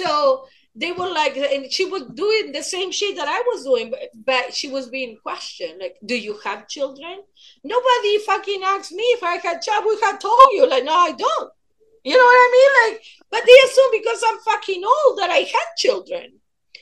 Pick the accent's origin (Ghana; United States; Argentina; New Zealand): Argentina; English is a second language; It doesn't matter, I'm from Argentina